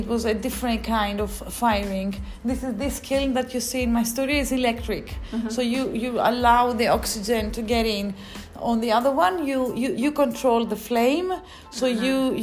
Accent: Athens, Attica, Greece; Well, I grew up in Athens, okay?

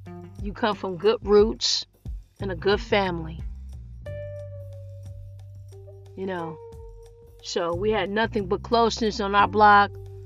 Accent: Detroit, Michigan, United States; Everyone liked you in Detroit that I know that was on our block when I was growing up on Pinehurst.

